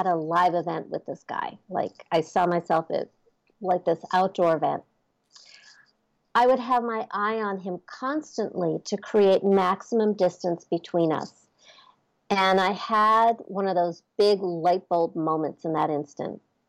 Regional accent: California, United States; mostly because … I'm from Southern California, so spirituality kind of comes easy to me.

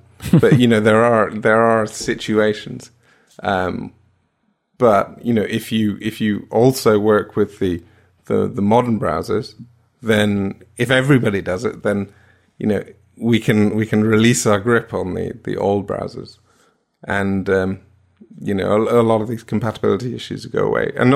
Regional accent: United Kingdom; I mean, it's not, you know, because we're amazingly brilliant, although, you know, it probably is, but to make up for my Britishness.

